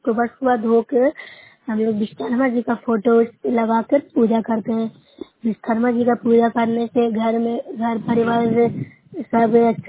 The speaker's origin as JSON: {"language": "Hindi", "town": "Nalanda", "region": "Bihar", "country": "India", "said": "मैं नौसरे प्रखंड से हूँ, जिला नालंदा से बोल रही हूँ।"}